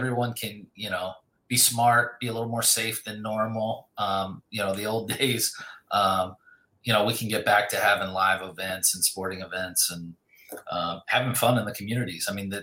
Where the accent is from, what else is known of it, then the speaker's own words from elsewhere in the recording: Lancaster, Pennsylvania, United States; I'm from Lancaster, Pennsylvania. So my wife's from Baltimore.